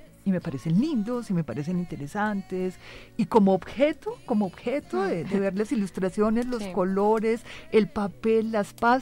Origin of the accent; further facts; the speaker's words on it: Antioquia, Colombia; también soy paisa y eso es muy particular con los paisas, sí, la limpieza, el orden, etc.